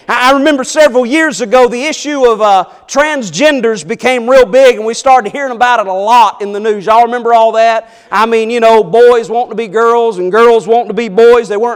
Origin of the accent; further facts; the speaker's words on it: Arkansas, United States; I'm from Arkansas. We didn't have a lot to do out there.